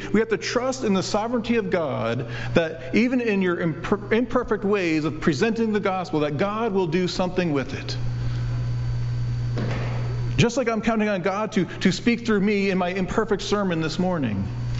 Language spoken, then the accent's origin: English; New Jersey, United States; By the way, we come from New Jersey